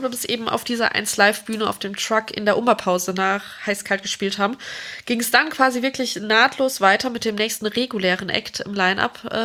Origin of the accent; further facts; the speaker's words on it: Cologne, North Rhine-Westphalia, Germany; Und da sage ich als Kölnerin natürlich Kölsch.